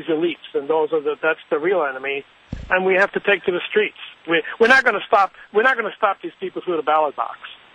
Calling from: Boca Raton, Florida, United States; I'm calling from Boca Raton, Florida.

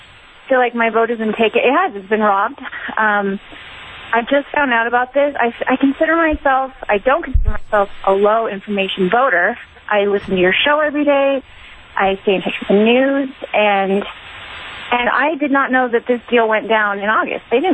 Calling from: Colorado, United States; So I'm calling from Colorado. I'm a Trump supporter. I consider myself a conservative. I'm actually LDS. I'm Mormon.

